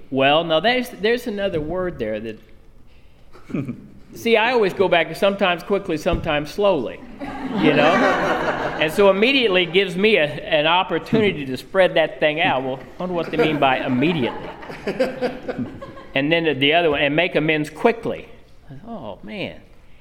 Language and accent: English; Kansas, United States; I'm from Kansas originally, and eating crow is just hard to do.